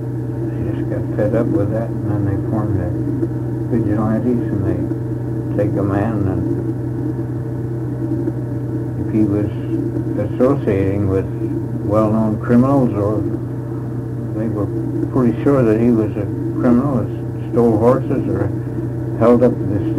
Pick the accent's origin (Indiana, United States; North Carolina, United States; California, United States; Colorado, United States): Colorado, United States; born there; Well, I lived right at home. I was born in Colorado, and as mining, Wild West mining country